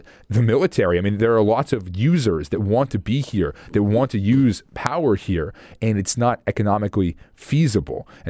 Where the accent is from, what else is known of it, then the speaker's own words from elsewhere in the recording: Cordova, Alaska, United States; I grew up in Cordova